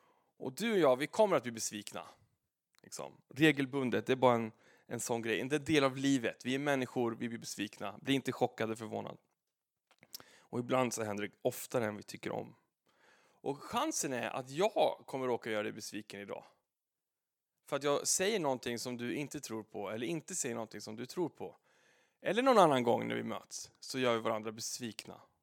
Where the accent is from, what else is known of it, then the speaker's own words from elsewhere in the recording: Stockholm, Stockholm County, Sweden; also born or lived in Falun; Och jag är född i Falun, uppväxt i Stockholm i förorten. Och sen är jag tillbaka hit sen några år